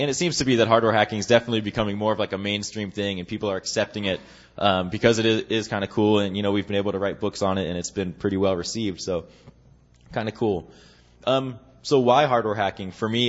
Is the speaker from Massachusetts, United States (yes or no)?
yes; Boston, Massachusetts, United States; now in San Diego, United States; I am originally from Boston